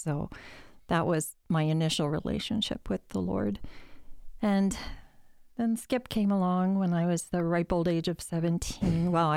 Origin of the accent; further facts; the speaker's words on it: Lancaster, United States; Well, I grew up in Lancaster